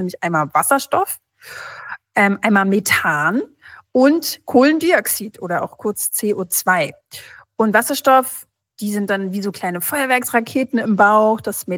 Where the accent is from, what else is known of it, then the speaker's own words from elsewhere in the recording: Brazil; ich bin ja auch in Brasilien aufgewachsen